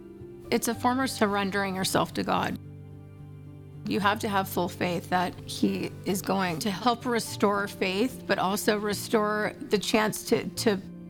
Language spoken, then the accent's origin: English; Newport Beach, California, United States; I grew up here in Newport Beach. My kids went to preschool here.